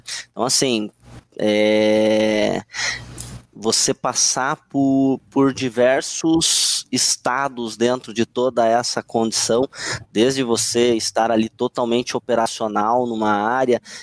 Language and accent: Portuguese; Curitiba, Paraná, Brazil; born there; Não, eu nasci em Curitiba